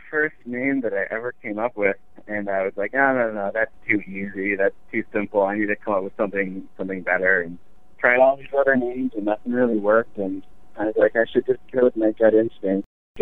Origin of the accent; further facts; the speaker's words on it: Burlington, Vermont, United States; I grew up mostly in Burlington, Vermont, so I was surrounded by dairy cows